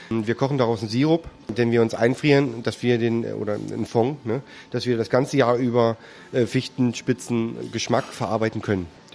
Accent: Harz, Germany; also born or lived in England / Spain; Also ich komme ursprünglich hier aus dem Harz, habe traditionell meine Lehre hier gemacht, war auch noch eine Weile hier in verschiedenen Restaurants tätig. Bin dann nach dem Zivildienst nach England für knapp 3 Jahre, war in Spanien, bin dann über Mannheim und Hamburg wieder zurück in die Heimat gekommen.

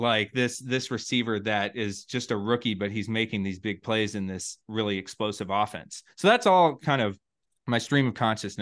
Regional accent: Atlanta, Georgia, United States; because I grew up in Atlanta, I went to one of the 99 Rams versus Falcons games

